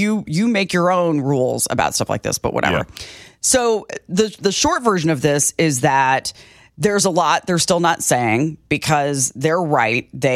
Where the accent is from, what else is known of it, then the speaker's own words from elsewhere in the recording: Illinois, United States; now in Kansas City, United States; I mean, I grew up near Chicago. So my dislike of St. Louis goes way back.